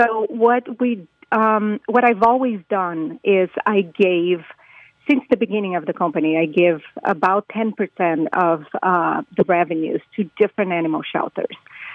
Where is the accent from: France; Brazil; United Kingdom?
Brazil; English is a second language; My grandfather was a jeweler from Italy, and so it's really my blood. I am from Brazil, and as you probably can hear on the accent